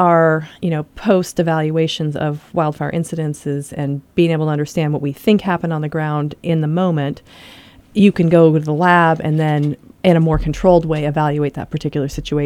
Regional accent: California, United States; I grew up in California.

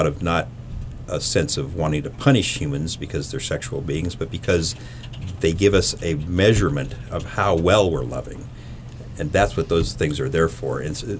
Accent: United States; born there; I was born in America.

